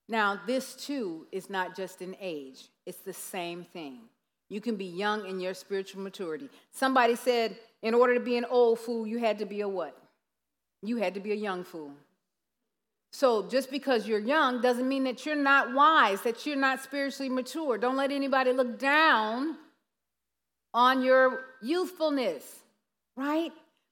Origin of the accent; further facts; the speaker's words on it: the South, United States; See, I'm from the South.